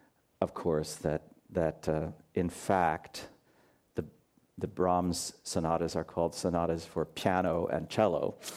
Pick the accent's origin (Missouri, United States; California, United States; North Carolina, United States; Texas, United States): California, United States; Los Angeles; I was born here in Los Angeles. I grew up here, and I started taking piano lessons when I was 5 or 6 years old.